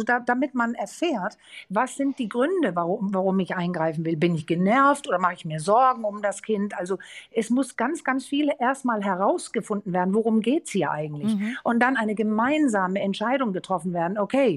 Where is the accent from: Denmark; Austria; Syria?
Denmark; Wir sagen Pappmutter, ich bin ja Dänin, das echte Elternteil.